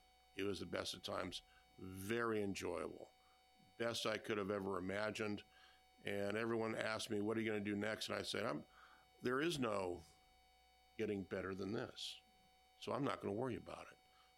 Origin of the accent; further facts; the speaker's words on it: Fairbanks, Alaska, United States; being born and raised in Fairbanks, Alaska